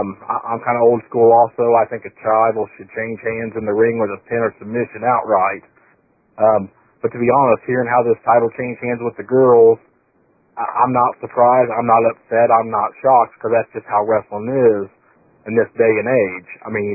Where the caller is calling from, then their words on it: Ohio, United States; I'm calling from Ohio.